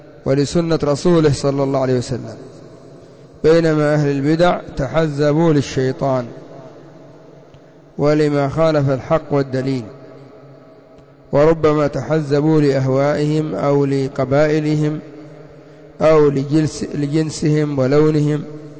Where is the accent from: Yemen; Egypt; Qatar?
Yemen; وعندنا في اليمن الحوثية ومن إليهم